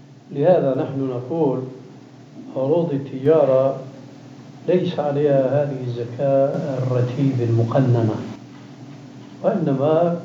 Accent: Syria; على كل حال عندنا في الشام في مثل هذا يقولون هذا الميت لا يستحق هذا العزاء.

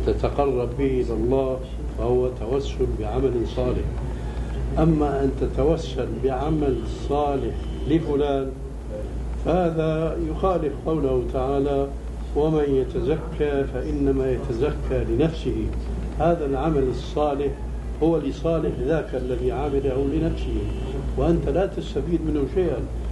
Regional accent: Syria; now in Amman, Jordan; عندنا في عمان وهو اولا الباني وسوري مثلي

